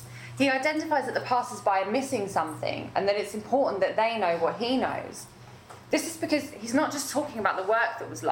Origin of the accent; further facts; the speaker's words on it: Chatham, South East England, United Kingdom; And I want to do this by introducing you to another part of Kent, which is my hometown, Chatham.